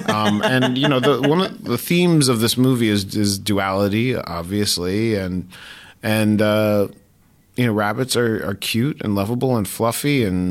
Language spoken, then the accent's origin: English; New York, United States; You know, I grew up in New York.